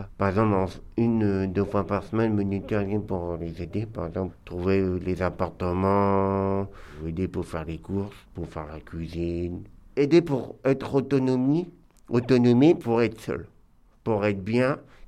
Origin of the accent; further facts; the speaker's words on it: Nantes, Pays de la Loire, France; born there; je suis né à Nantes 1987, le 13 janvier, c'était un mardi, je travaille en espace vert. Au CAT du Landas.